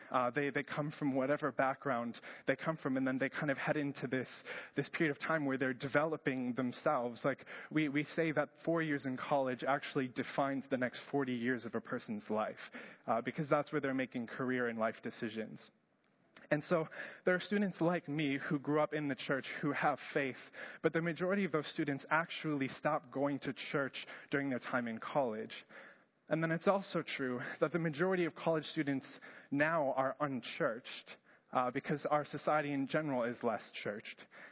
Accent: Marshfield, Wisconsin, United States; I grew up here in Marshfield and going to this church.

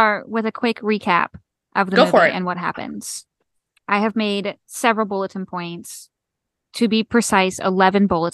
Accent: Kentucky, United States; I'm from Kentucky. We speak a language of our own.

